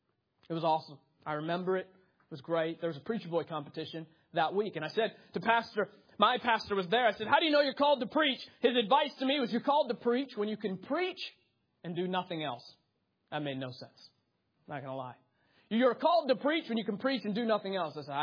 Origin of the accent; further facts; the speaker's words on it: Pittsburgh, Pennsylvania, United States; we grew up right outside of Pittsburgh.